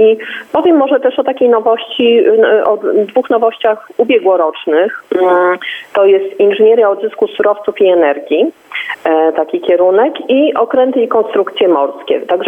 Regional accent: Kwidzyn, Pomeranian Voivodeship, Poland; Ja chodziłam do pierwszego liceum ogólnokształcącego w Kwidzynie. Pochodzę z Kwidzyna.

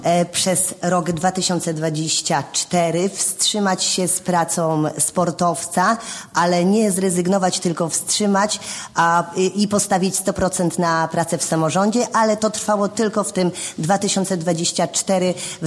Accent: Jamno, Pomeranian Voivodeship, Poland; bo od urodzenia mieszkam w Jamnie, w gminie Parchowo, dlatego tutaj jestem dla wszystkich swoja.

